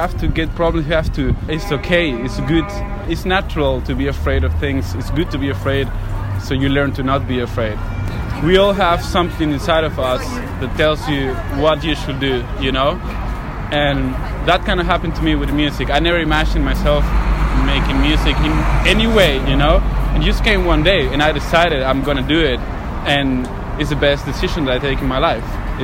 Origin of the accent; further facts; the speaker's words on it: Peru; I'm from Peru.